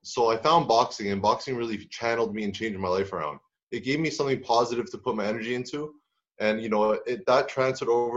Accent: Canada; Well, growing up in Canada, I always loved playing all sports.

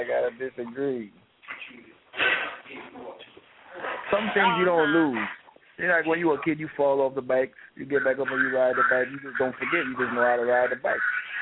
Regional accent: Brooklyn, New York, United States; I'm from Brooklyn. I admit.

